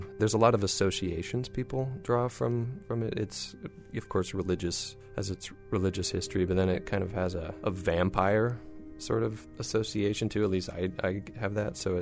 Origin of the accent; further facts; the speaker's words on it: Salt Lake City, Utah, United States; It draws a lot from the natural environment, which is, I come from Salt Lake City, Utah, where we have an abundance of spectacular landscape and whatnot. So I kind of come from that locale where it has greatly informed me and my practice and whatnot.